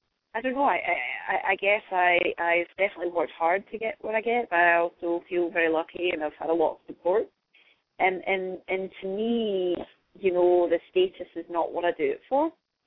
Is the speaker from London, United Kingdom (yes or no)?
no; Scotland, United Kingdom; I capitalise on the fact that I'm Scottish